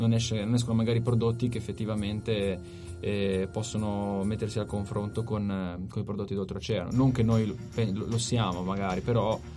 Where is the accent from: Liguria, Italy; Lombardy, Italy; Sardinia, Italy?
Liguria, Italy; siamo liguri, siamo italiani, non viviamo di musica